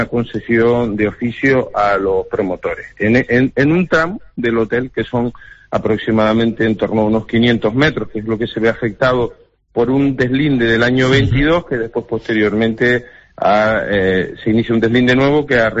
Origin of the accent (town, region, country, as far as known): Canary Islands, Spain